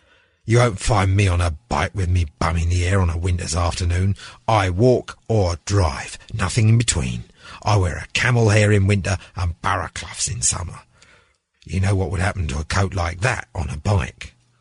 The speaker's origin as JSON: {"language": "English", "region": "London", "country": "United Kingdom", "accent": "Cockney", "said": "I'm a quintessential Londoner, I am. I'm a Cockney gentleman."}